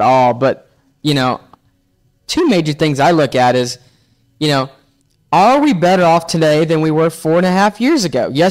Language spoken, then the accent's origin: English; Texas, United States; I mean, we're from Texas, so we still see great prices down here, right?